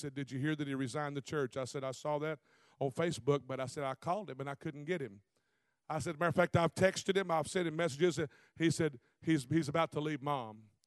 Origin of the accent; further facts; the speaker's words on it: Ferriday, Louisiana, United States; from my hometown of Faraday, Louisiana, started out in church, sat right next to the pew by my mama.